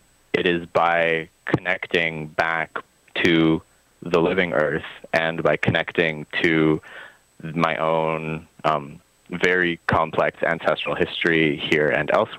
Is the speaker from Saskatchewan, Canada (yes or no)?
no; Vancouver, British Columbia, Canada; I was born in Vancouver. I grew up there largely.